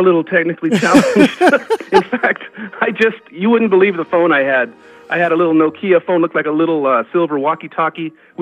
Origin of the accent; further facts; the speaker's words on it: Los Angeles, California, United States; And actually, you know, I grew up in Los Angeles, so Disneyland was the place.